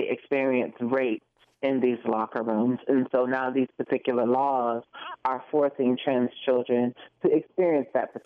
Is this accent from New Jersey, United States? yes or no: no; Detroit, Michigan, United States; I was born at Hospital. I grew up on the East Side, Mack and East Lawn. You know, I went to local schools, local public schools